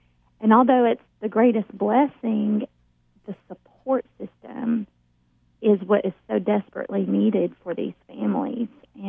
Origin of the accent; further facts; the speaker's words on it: Brazil; My parents were missionaries to Brazil. And growing up in Brazil as a child